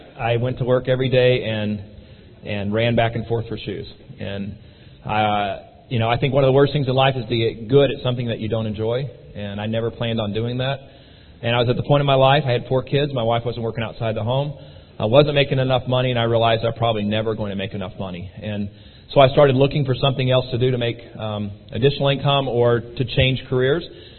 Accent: Texas, United States; But as a Texan, we would be in a panic. Anybody from Texas, we wouldn't be here this morning.

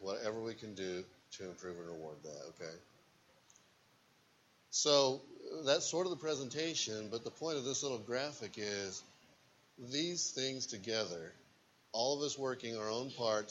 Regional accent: Utah, United States; Heck, I am from Utah, right? I give myself away.

